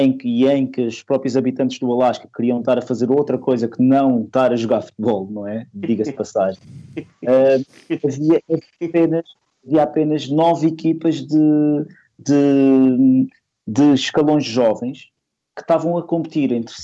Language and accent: Portuguese; Funchal, Madeira, Portugal; eu venho do Funchal, no Funchal, na minha rua, eu tinha dois clubes de futebol